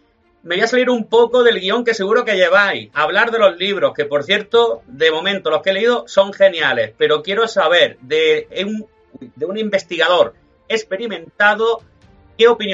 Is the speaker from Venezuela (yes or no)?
no; Almagro, Castilla-La Mancha, Spain; Soy manchego, soy de Almagro